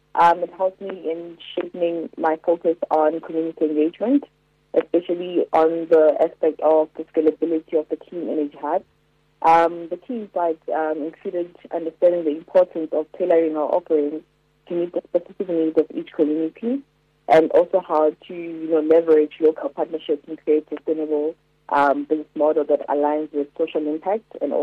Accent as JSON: {"language": "English", "town": "Soweto", "region": "Gauteng", "country": "South Africa", "said": "I am from Soweto"}